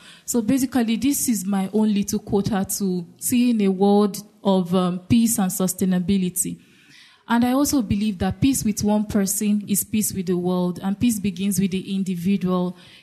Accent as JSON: {"language": "English", "region": "Lagos", "country": "Nigeria", "tie": "born or raised there", "said": "I grew up in the ghetto area of Lagos in Nigeria"}